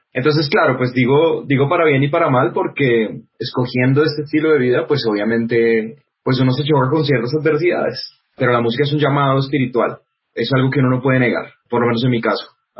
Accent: Bogotá, Colombia; born there; also born or lived in Boyacá; mis primeros 3 años yo nací aquí en Bogotá, pero mis primeros 3 años los pasé en una finca en el Cisga con mis abuelos, entonces pues hacía mucho frío, estaba en Boyacá.

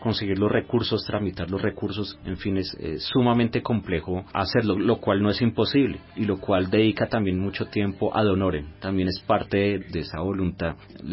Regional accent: Colombia; nuestro futuro como sociedad colombiana.

